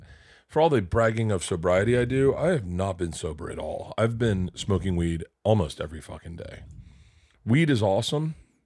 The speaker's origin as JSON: {"language": "English", "region": "Florida", "country": "United States", "said": "I said, if I'm from Florida, but public sushi versus the first time I was in New York and had sushi"}